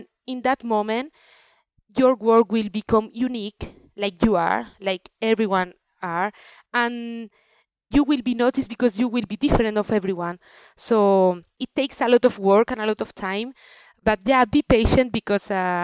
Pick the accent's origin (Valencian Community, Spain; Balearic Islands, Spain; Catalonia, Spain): Valencian Community, Spain; Alicante; English is a second language; I'm from Alicante, Mediterranean, and in Spain or in that area in Alicante, I mean, yeah, in Mediterranean culture is such a huge thing to do Sundays family gathering